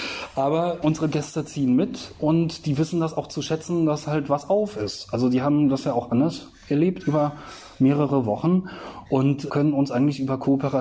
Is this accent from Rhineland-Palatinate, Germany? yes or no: yes; Worms, Rhineland-Palatinate, Germany; now in Berlin, Germany; Und ich kannte das aus der Heimat, ich komme aus Worms, kannte ich das anders.